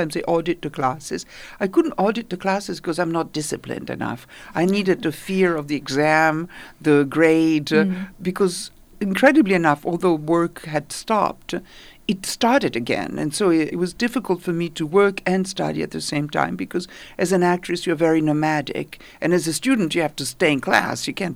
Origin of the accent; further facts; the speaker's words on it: Italy; I grew up in Italy.